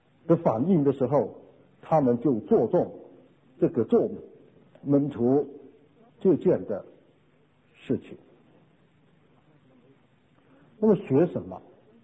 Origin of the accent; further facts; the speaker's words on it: China; 我们在中国一向我们的宗教的思想就是中国人很实际的。